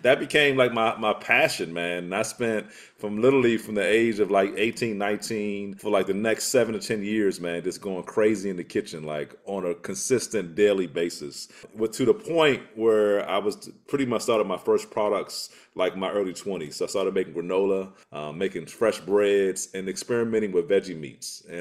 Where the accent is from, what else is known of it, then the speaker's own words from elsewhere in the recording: the South, United States; But all that to say, man, I grew up in the South.